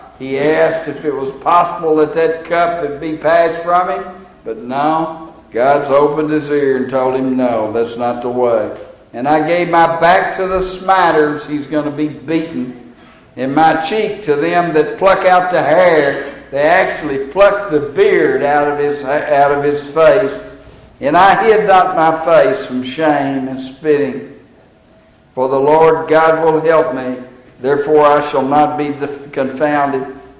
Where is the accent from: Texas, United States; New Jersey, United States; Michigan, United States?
Texas, United States; You know, you can tell I'm from Texas, can't you? You can tell I'm from Texas.